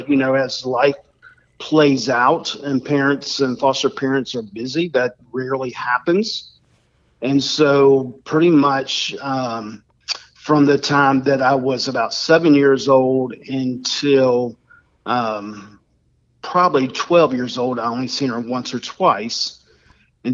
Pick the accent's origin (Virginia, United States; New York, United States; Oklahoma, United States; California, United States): Virginia, United States; Portsmouth; born there; I was born in Portsmouth, Virginia, and I was born in a normal family.